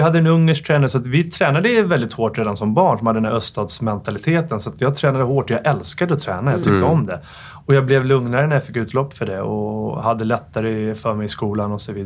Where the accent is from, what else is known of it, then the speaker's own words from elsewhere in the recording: Stockholm, Stockholm County, Sweden; Ja, jag växte upp i Farsta. Så ganska nära här från Haninge då.